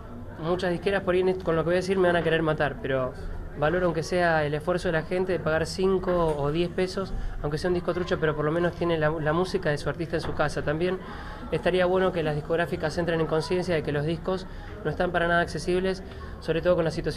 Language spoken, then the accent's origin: Spanish; Argentina; Si como argentino poder cruzar las fronteras